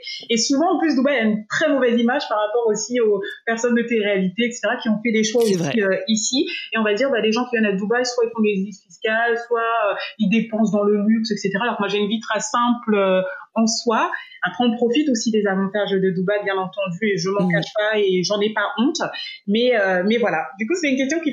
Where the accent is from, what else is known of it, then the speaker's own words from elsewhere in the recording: France; Je suis française